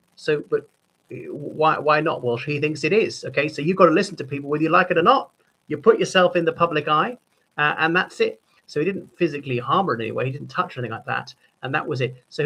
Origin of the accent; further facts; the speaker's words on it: Ireland; from Ireland.